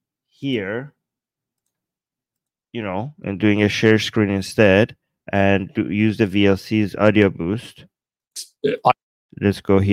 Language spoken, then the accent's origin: English; Iran; I grew up in Iran. I went to school there.